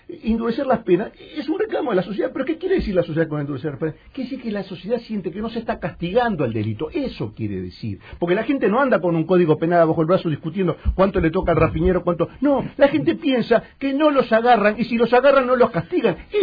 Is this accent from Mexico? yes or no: no; Brazil; now in Uruguay; Yo vengo de Brasil.